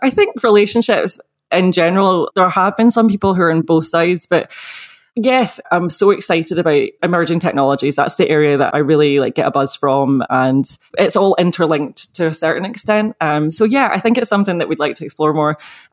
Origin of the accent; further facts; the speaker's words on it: Scotland, United Kingdom; I'm Scottish, so most of my time was spent under a parasol with factor 50.